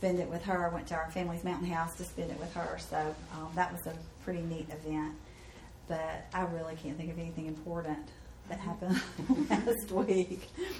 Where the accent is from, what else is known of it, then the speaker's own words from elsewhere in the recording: Orangeburg, South Carolina, United States; I am from Orangeburg, South Carolina.